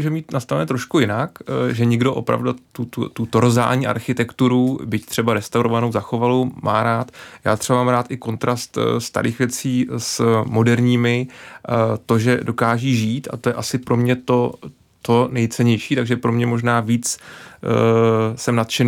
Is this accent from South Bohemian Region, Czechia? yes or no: yes; South Bohemian Region, Czechia; jak už bylo řečeno, tak jsem hrdý Jihočech a nedokázal jsem si úplně představit zakládat rodinu a žít dlouhodobě ve velkém městě v Praze